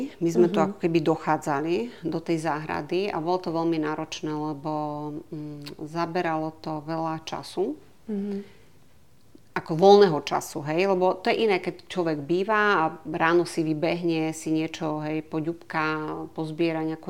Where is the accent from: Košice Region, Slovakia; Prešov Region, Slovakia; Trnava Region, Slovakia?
Prešov Region, Slovakia; Kežmarok; My sme vlastne z Kežmarku, tak tam medzi Kežmarkom, Ľubicou